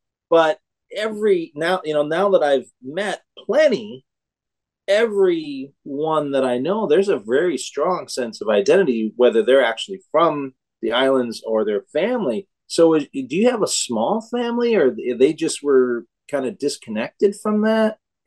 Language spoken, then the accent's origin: English; Illinois, United States; You know, growing up, I grew up in, I was born here, but I grew up in Illinois.